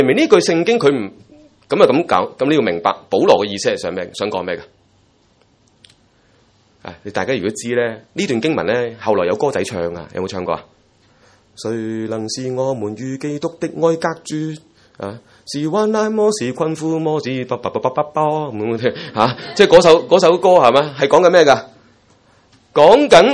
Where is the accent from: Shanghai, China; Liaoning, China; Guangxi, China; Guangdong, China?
Guangdong, China; accent: Cantonese; 即是我们广东话叫怎么说